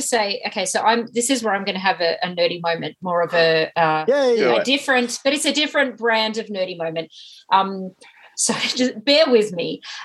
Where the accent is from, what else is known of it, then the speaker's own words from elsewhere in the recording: Australia; I honestly think a lot of Aussies will enjoy New Zealand comedy for that reason, because Aussies are very self-deprecating. Our humour is similar.